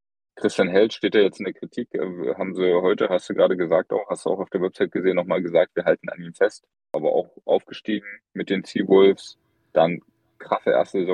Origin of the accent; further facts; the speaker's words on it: Magdeburg, Saxony-Anhalt, Germany; Ich stamme aus Sachsen-Anhalt, aus Magdeburg.